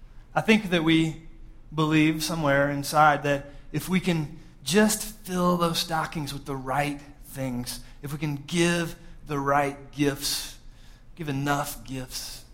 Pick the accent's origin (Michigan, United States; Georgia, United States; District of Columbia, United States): Georgia, United States; But I'm from Georgia.